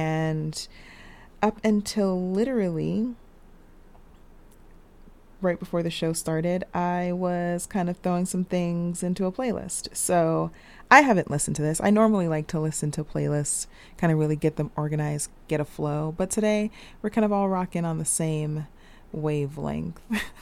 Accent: Atlanta, Georgia, United States; I grew up in Atlanta, and there was a really great station called 99X.

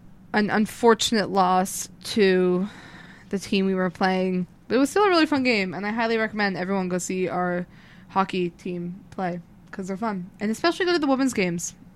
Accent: New Jersey, United States; I'm from Jersey, so I don't really get to see a lot of like

